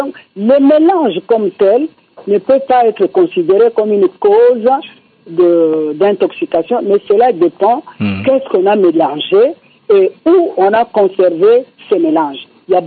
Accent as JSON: {"language": "French", "country": "DR Congo", "said": "chez nous, en RDC"}